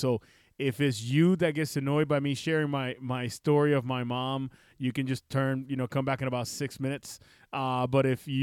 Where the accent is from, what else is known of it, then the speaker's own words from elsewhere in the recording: Cataño, Puerto Rico; So I grew up in a little town in Cataño and, you know, Barrio Amelia, which is a little borough there.